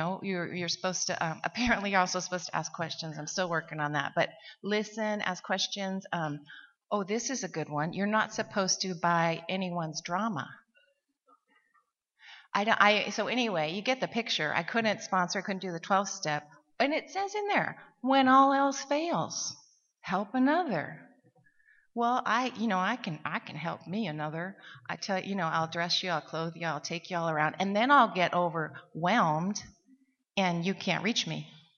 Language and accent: English; Montana, United States; we're from Montana, our parents were, perfect for each other, both alcoholics